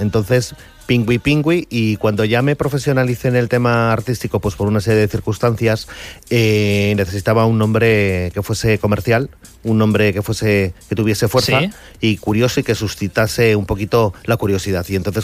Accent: Bilbao, Basque Country, Spain; soy de aquí, soy de Bilbao, del País Vasco, de Vizcaya. Nací en Santutxu, o sea, vivo en Santutxu, quiero decirte, nací en Bilbao.

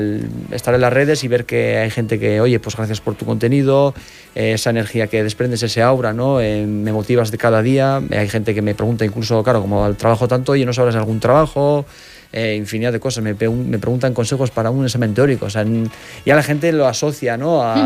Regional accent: Valle de Trápaga-Trapagaran, Basque Country, Spain; Soy de Trapagarán, del Valle de Trapagarán.

